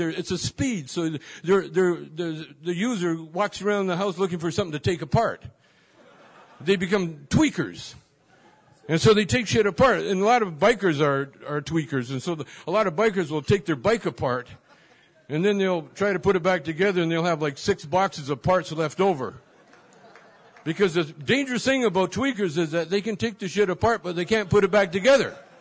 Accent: Canada; now in United States; When I'm a Canadian. I'm from Canada. And so I'm down here, and, you know, I've been down here for years

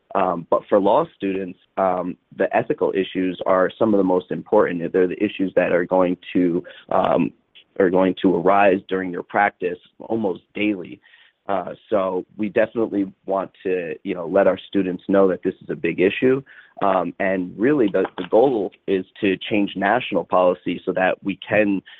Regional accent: New York, United States; moved away as an adult; now in California, United States; I'm from New York, moved out here 3 years ago to go to law school.

